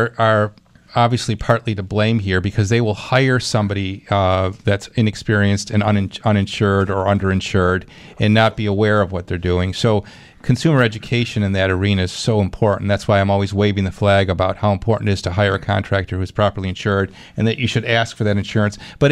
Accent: Clarence, New York, United States; To the phones we go in Clarence, my hometown.

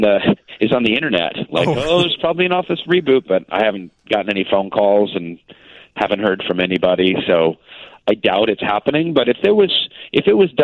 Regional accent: Seattle, Washington, United States; also born or lived in Wilmette, Illinois; Yeah, so I was born and raised mostly in Seattle, and my parents moved to Wilmette, and I ended up going to New Trier High School.

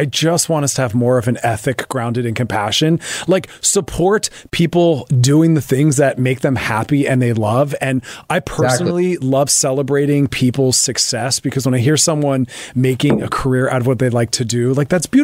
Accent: West Chester, Pennsylvania, United States; now in Los Angeles, United States; Right outside Philadelphia in the Westchester, Westtown area.

